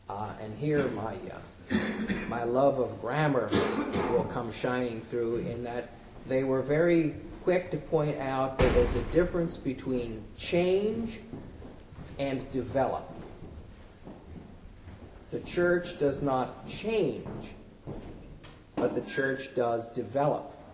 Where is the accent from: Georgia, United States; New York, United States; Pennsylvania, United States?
Pennsylvania, United States; Ephrata; I grew up in First Evangelical United Methodist Church in Ephrata, with a theology that was somewhere to the right of Jerry Falwell.